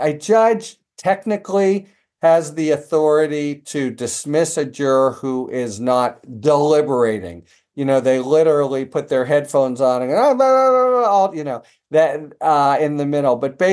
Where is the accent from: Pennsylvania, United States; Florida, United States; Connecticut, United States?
Pennsylvania, United States; Pittsburgh; now in San Diego, United States; When I was growing up in Pittsburgh, we had something like this, but they don't.